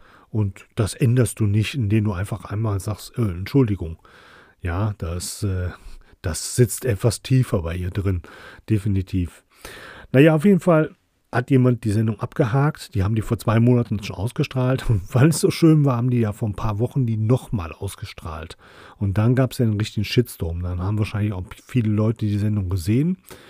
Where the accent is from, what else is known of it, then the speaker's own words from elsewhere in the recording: Germany; Und wir können ja auch nichts dafür, dass wir Deutsche sind. Ja, wir hatten einfach Glück. Wir sind Deutsche. Ich bin nicht ganz so blond und ganz so blauäugig. Ich sehe aus wie ein vergrauter Italiener.